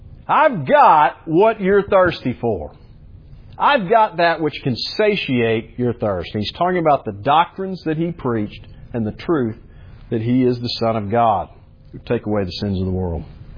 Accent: Fort Smith, Arkansas, United States; born there; I was born in Fort Smith, Arkansas. I spent a couple of years there. I don't remember anything about it.

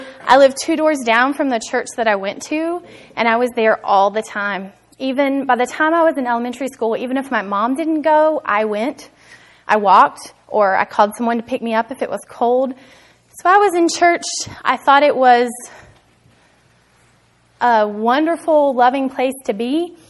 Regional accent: Moneta, Virginia, United States; I was born in Moneta, Virginia, which is funny because most people don't have a clue where that is.

